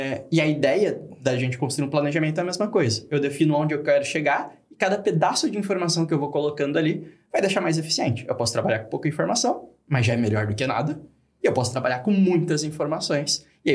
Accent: Joinville, Santa Catarina, Brazil; Eu sou de Joinville, vim para Florianópolis gravar com vocês

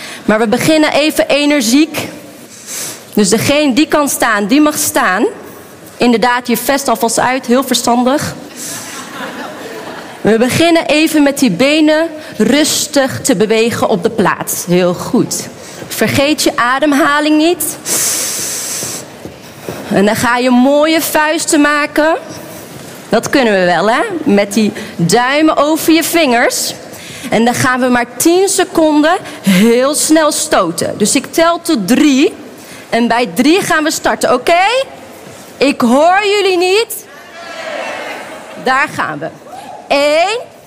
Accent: Houten, Utrecht, Netherlands; Ik ben opgegroeid in Houten. Ik kom uit een gezin van 6... Ik heb 2 broers en 3 zussen. En mijn vader is een typische Marokkaan.

